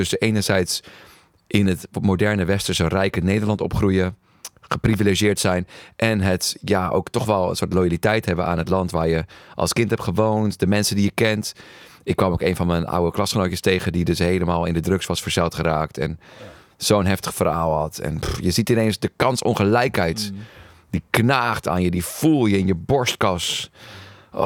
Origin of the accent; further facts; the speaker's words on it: Peru; Peru, het land waar ik ben geboren, opgegroeid, waar we als broertjes hebben gewoond.